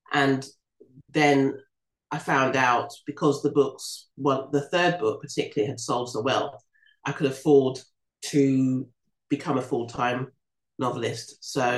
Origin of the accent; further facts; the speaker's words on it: London, United Kingdom; I love London. It's my birthplace and I love it.